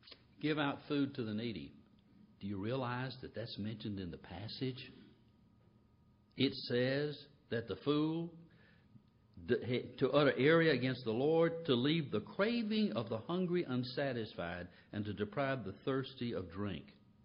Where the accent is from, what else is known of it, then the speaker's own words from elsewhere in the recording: Kosciusko, Mississippi, United States; born there; There's something about seeing that little house where I was born in Kosciuszko that sort of puts me in touch with reality.